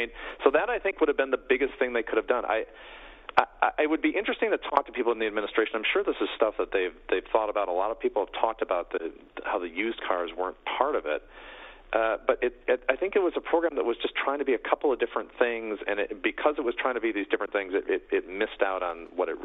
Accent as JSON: {"language": "English", "town": "Detroit", "region": "Michigan", "country": "United States", "tie": "born or raised there", "said": "Hey, I grew up in Detroit."}